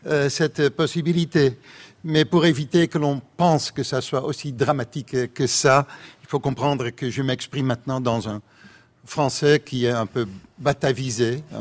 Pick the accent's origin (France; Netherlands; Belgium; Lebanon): Netherlands; first language Dutch; French is a second language; ma langue maternelle, en fait, est hollandais